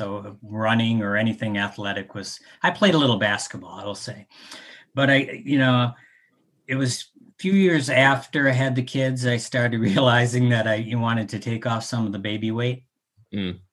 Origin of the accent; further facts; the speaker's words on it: Michigan, United States; I'm not a heat person. I'm from Michigan.